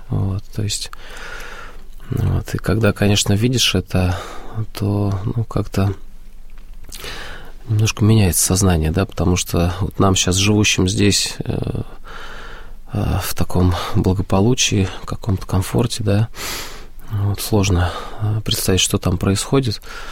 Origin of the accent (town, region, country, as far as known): Moscow, Russia